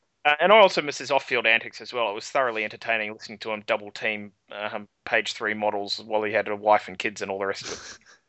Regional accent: New Zealand; I think that's what transcended my hatred of Australia, being a New Zealander, obviously, in rugby sense

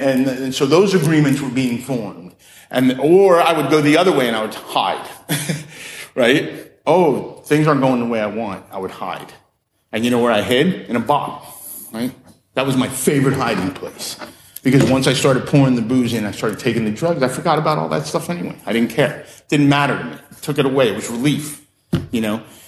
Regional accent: Coral Springs, Florida, United States; You know, I'm from Coral Springs.

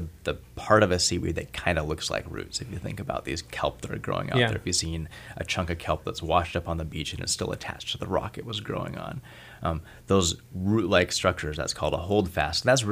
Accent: Petersburg, Alaska, United States; You know, I grew up in Petersburg, and turning over rocks and trying to figure out what was there.

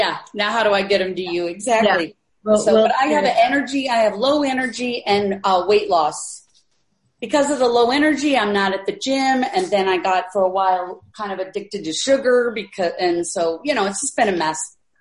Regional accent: California, United States; Oh, and I'm from the Bay Area, guys. So I live in Burlingame in the Bay Area, like 45 minutes. A little bit south of the city.

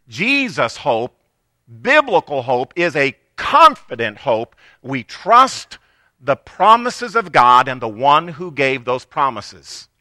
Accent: Missouri, United States; Because I'm from Missouri.

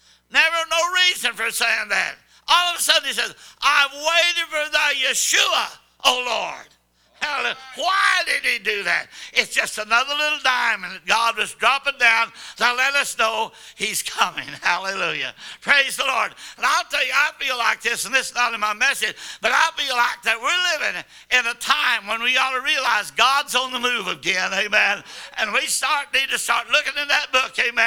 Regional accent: Arkansas, United States; I'm from Arkansas, of course, and I know you feel sorry for me, David.

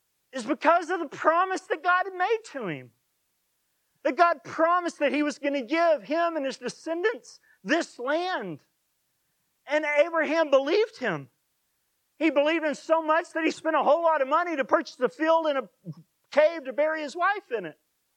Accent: Frederick, Oklahoma, United States; I'm from Frederick, Oklahoma, out in the middle of nowhere. That's my home. That's where my family is.

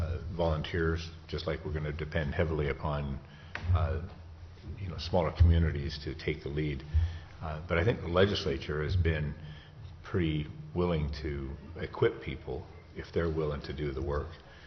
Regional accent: Nenana, Alaska, United States; I know in my hometown, Nenana, they have a vehicle there

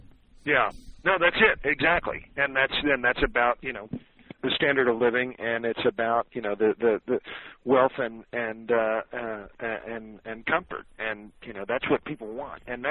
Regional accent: Tulsa, Oklahoma, United States; And I'm in Oklahoma, in fact. We were talking this morning. I'm in my hometown, Tulsa

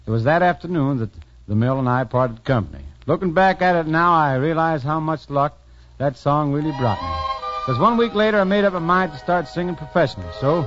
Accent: Steubenville, Ohio, United States; I spent a dozen rugged months working in the steel mills of my hometown, Steubenville, Ohio.

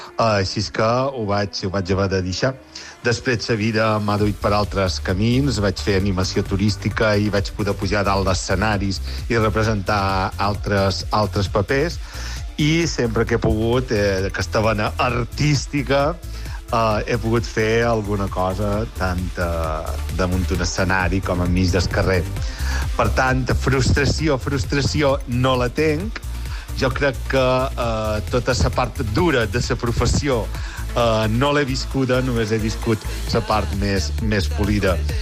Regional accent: Ciutadella, Balearic Islands, Spain; de Ciutadella i jo de petit sempre he volgut ser actor

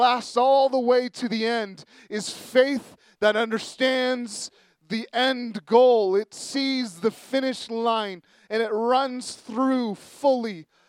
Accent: San Francisco, California, United States; I grew up in San Francisco, and in San Francisco, they have what LA doesn't have, and it's a good bus system.

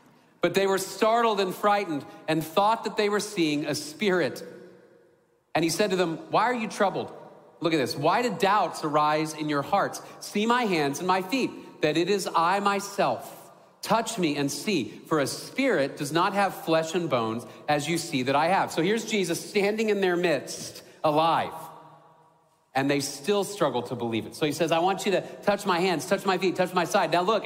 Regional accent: Dallas, Texas, United States; I grew up in Dallas.

